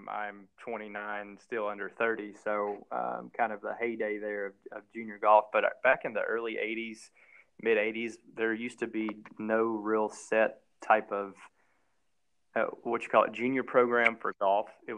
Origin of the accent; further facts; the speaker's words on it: Kentucky, United States; I mean, I'm originally from Kentucky, so when I was playing, we didn't really have that many opportunities available